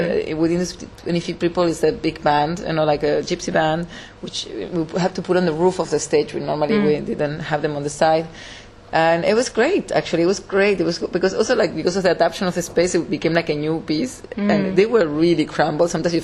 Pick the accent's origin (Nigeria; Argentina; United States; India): Argentina; You know, I come from Argentina, you know, there's no big founding for dance